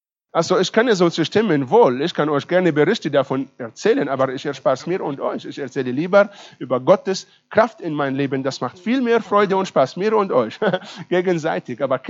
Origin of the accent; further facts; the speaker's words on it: Israel; German is a second language; Bei uns in Israel, okay, ich bringe euch ein bisschen an Israel-Spruch bei.